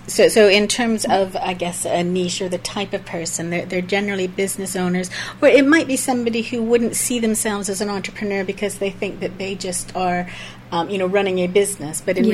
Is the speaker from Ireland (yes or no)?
no; Canada; moved away; Well, I came over from Canada far too long ago for me to want to mention.